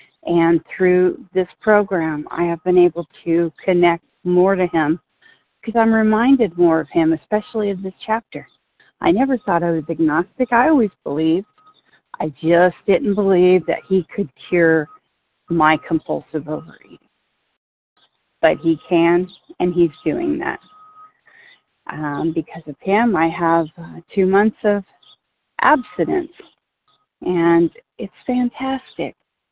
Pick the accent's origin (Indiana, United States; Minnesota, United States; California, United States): California, United States; I am from Northern California, and I am just delighted to be part of this meeting.